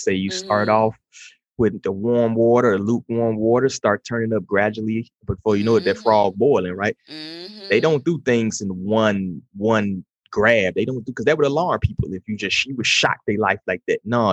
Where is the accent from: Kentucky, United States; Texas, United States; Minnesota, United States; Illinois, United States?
Illinois, United States; Chicago; Like I said, I'm from Chicago.